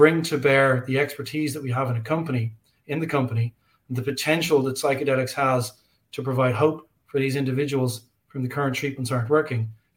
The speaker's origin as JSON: {"language": "English", "country": "Ireland", "said": "I'm an Irish guy."}